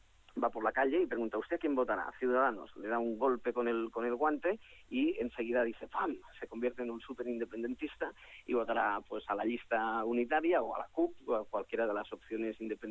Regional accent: Catalonia, Spain; como todo catalán, siempre aquí en Cataluña todos hemos tenido un novio o una novia vasca

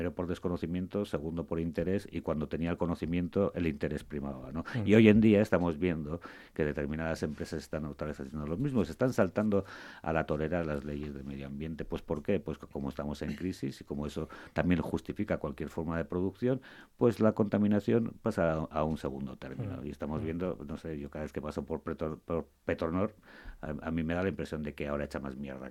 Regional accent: Basque Country, Spain; nosotros somos vascos y como buenos devotos de Mari

